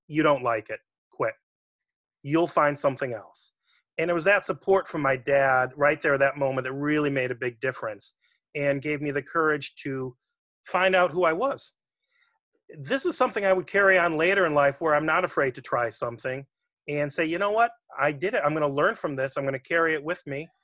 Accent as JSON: {"language": "English", "town": "Evanston", "region": "Illinois", "country": "United States", "tie": "born or raised there", "said": "You know, I grew up in Evanston, where, you know, my mom and dad, John and Kathy, they always exposed me to education."}